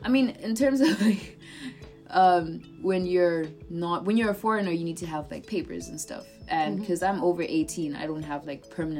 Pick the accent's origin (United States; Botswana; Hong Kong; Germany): Botswana; also born or lived in Zimbabwe; Botswana is like my home. I can honestly say Botswana is my home, despite the fact that I am a foreigner, and I know I've never forgotten that. And Zimbabwe's always been like, that's my home country, that's the motherland for me.